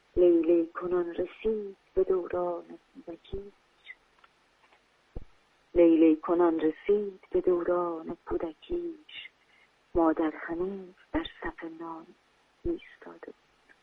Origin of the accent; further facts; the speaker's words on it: Iran; born there; من متولد ایران هستم، اما خب در منزل قاعدتا با اون لحجه خودمون صحبت میکنیم. من اینکه خب احساس میکنم با دو تا لهجه دارم زندگی میکنم